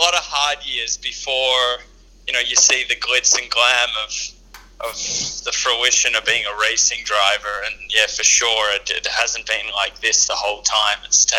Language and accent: English; Melbourne, Victoria, Australia; even though I was from Melbourne, where Formula One is, and grew up around that.